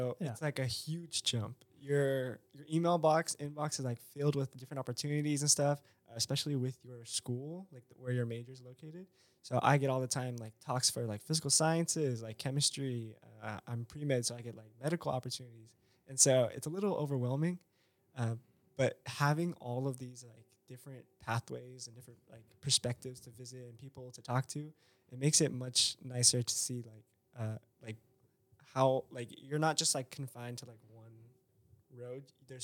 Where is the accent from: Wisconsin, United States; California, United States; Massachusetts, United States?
California, United States; Fresno; But then when I come here, I go, yeah, I'm from Fresno.